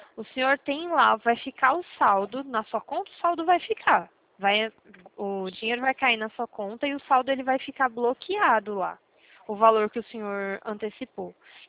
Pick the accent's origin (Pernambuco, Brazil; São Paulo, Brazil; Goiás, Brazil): São Paulo, Brazil; Rancharia; Ah, eu sou de Rancharia.